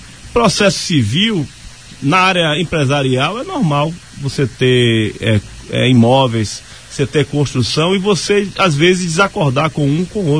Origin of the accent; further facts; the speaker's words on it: Salvador, Bahia, Brazil; also born or lived in São Paulo; now in Lauro de Freitas, Brazil; Fiquei 15 anos em São Paulo, sou de Salvador e hoje estou há mais ou menos 7 anos morando em Lauro de Freitas